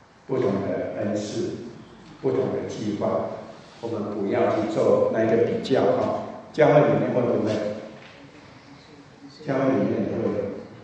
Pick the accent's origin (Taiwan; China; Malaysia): China; 中国哈，我们中国人的家庭其实爸爸的位置最高